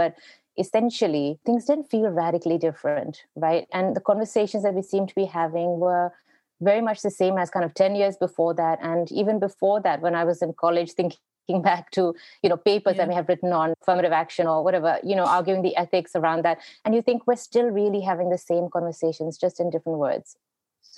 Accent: Mumbai, Maharashtra, India; moved away as an adult; now in London, United Kingdom; It's Mumbai and London. And I still have very strong ties with India. I have a sense of roots there.

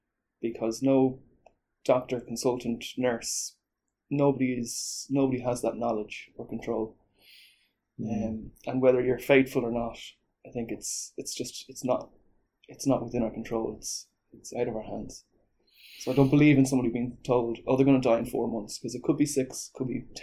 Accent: Mullingar, Westmeath, Ireland; also born or lived in Dublin; Born in Dublin to two Dublin parents. I grew up in Mullingar and had a relatively normal childhood.

